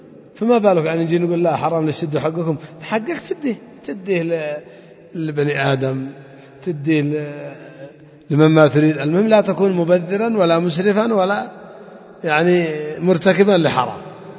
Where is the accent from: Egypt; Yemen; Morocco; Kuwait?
Yemen; طبعا هذا موجود عندنا في اليمن للأسف الشديد